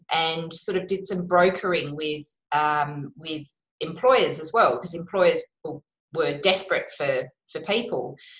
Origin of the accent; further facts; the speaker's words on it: Perth, Western Australia, Australia; I grew up in Perth and got married in Perth, and then moved to Kalgoorlie with my now ex-husband.